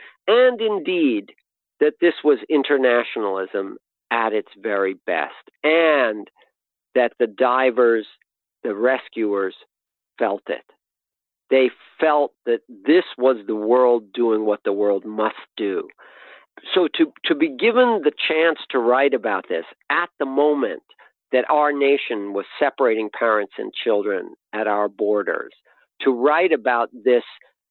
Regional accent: United States; And I will say one thing that was interesting to me as an American

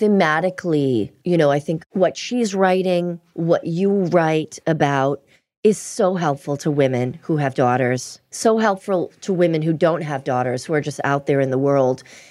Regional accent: Boston, Massachusetts, United States; We grew up in Boston.

